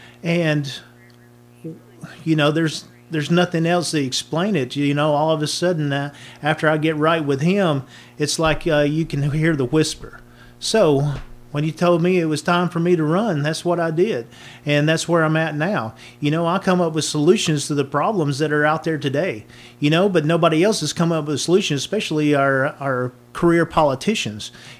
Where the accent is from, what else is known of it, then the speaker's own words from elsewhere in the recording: Alabama, United States; also born or lived in Anniston; now in Moody, United States; I was actually born into poverty in Anniston, Alabama. I was given up for adoption, and I was raised out in Winston County after I was adopted.